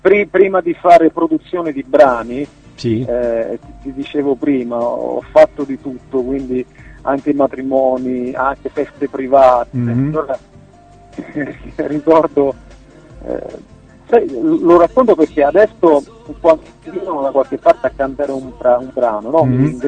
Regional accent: Fragneto Monforte, Campania, Italy; Fragneto Monforte è proprio il mio paese, no?

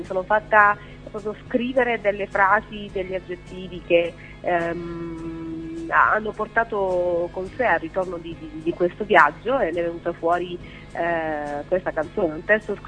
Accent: Apulia, Italy; mi piace immaginarmi così semplice come sono le mie origini. Vengo dalla Puglia.

